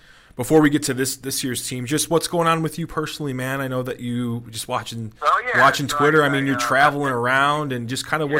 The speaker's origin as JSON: {"language": "English", "town": "Buffalo", "region": "New York", "country": "United States", "tie": "born or raised there", "lives_now": "Atlanta, United States", "said": "not growing up here in Atlanta, I grew up in Buffalo"}